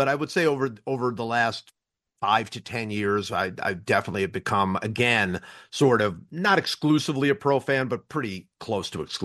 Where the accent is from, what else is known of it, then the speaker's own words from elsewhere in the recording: Cleveland, Ohio, United States; I grew up completely a pro fan. I mean, that was growing up in Cleveland.